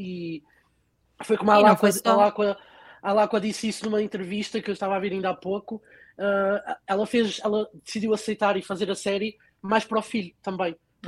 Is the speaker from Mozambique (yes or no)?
no; Porto, Norte, Portugal; also born or lived in Azores; sou do Porto, mas originário dos Açores.